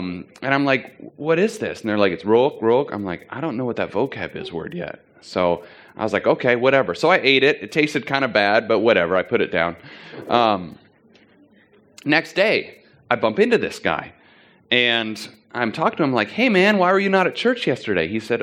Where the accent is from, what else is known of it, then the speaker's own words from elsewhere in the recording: San Diego, California, United States; now in Australia; We're from Southern California in the States. We're from San Diego area.